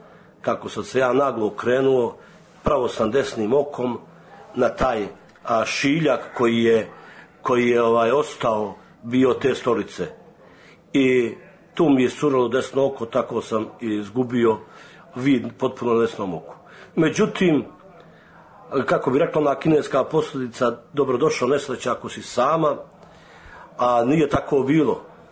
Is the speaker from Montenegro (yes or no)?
yes; Pljevlja, Pljevlja Municipality, Montenegro; born there; Pa rođen sam u Pljevima 1973. godine u jednoj časnoj i čestitoj porodici kao peto dijete u oca Arsenija i majke Jovanke.